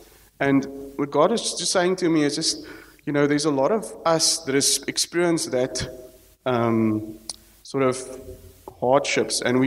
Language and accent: English; Knysna, Western Cape, South Africa; and I come from Knysna, so you would have known the fires a few years back in Knysna.